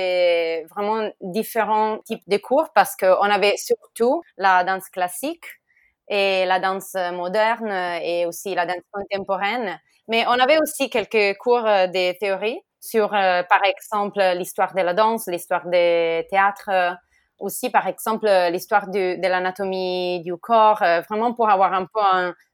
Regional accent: Follonica, Tuscany, Italy; accent: Italian; French is a second language; je suis italienne, comme vous pouvez entendre par mon accent. Et je viens de Toscane. Et ma ville originelle s'appelle Follonica. C'est pas une grande ville, mais il est plein vraiment de touristes pendant l'été

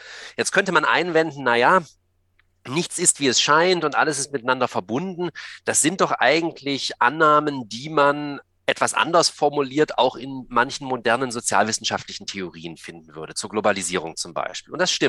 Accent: Baden-Württemberg, Germany; also born or lived in Munich; now in Tübingen, Germany; Geboren in München, aufgewachsen auf der Schwäbischen Alb.

